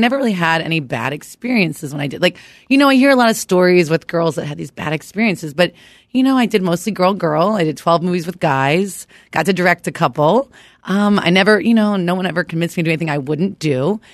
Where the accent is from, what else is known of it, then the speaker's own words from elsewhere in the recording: Florida, United States; You know, I grew up in South Florida.